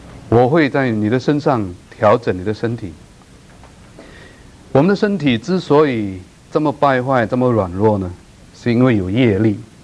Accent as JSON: {"language": "Chinese", "country": "Malaysia", "said": "我是马来西亚的，马来西亚的国语"}